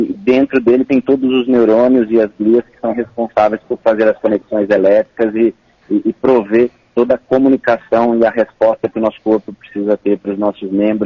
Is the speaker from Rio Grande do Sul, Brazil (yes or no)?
no; São Carlos, São Paulo, Brazil; com todo orgulho falarmos que somos de São Carlos